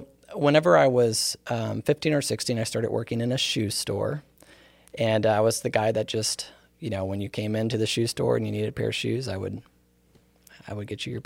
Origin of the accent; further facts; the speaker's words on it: Perryville, Missouri, United States; And my hometown's Perryville, Missouri.